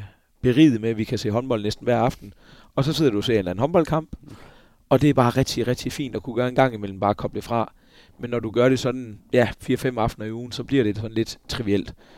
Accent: Esbjerg, Region of Southern Denmark, Denmark; når jeg er hjemme i Esbjerg

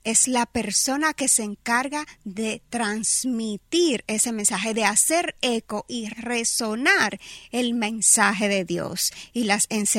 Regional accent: Dominican Republic; yo soy fruto de un catequista porque soy oriunda de la República Dominicana y en mi país la religión católica es universal

